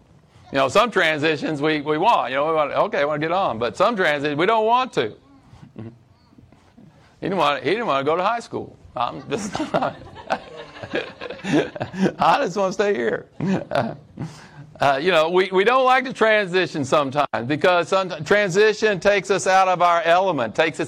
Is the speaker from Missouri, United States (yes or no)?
yes; Indian Grove, Missouri, United States; moved away as an adult; also born or lived in Wilmore, Kentucky, United States; now in -; I grew up in Indian Grove, Missouri. I was there for 28 years of my life and the same place